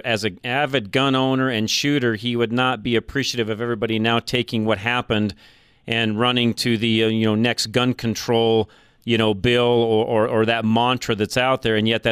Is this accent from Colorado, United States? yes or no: yes; Boulder, Colorado, United States; In my hometown, by the way, it's where I actually grew up.